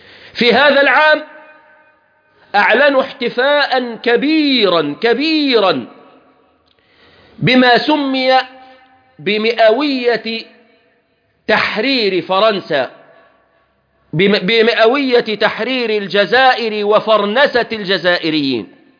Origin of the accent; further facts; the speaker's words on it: Egypt; بلادنا مصر المسلمة